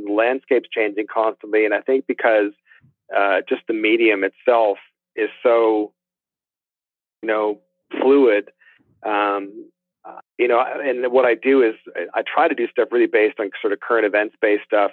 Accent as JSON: {"language": "English", "country": "Canada", "said": "I mean, but I'm a Canadian egomaniac, so I'll apologize for it."}